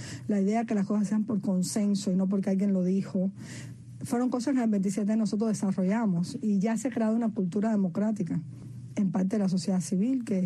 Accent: Cuba; soy una cubana que no me gusta la injusticia de ningún tipo y que no me quedo callada.

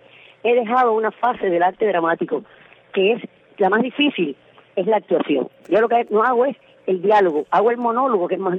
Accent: Havana, Cuba; yo soy habanera del Cerro.

